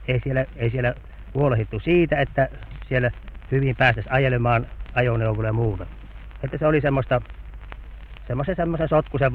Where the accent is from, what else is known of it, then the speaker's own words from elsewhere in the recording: Lapinlahti, North Savo, Finland; born there; now in Mikkeli, Finland; No minä olen syntynyt Lapinlahdella, mutta ollut Mikkelissä noin 18 vuotta.